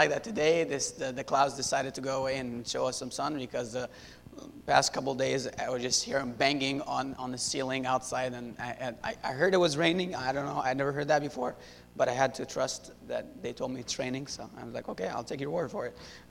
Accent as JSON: {"language": "English", "country": "Syria", "tie": "born or raised there", "said": "I was born and raised in Syria. And my dad is a pastor in Syria."}